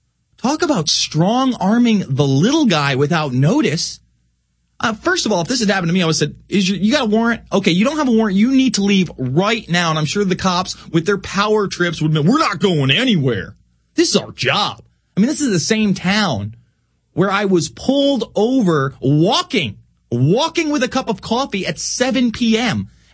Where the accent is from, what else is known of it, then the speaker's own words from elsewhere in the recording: Fort Plain, New York, United States; Today, in my hometown of Fort Plain, New York, in upstate New York